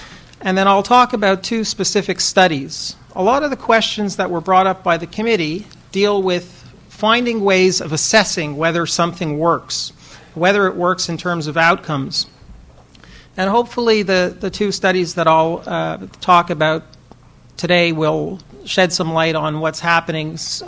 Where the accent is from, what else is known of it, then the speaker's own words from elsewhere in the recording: Canada; and I'm Canadian, so I'll present a Canadian perspective, not the Canadian perspective.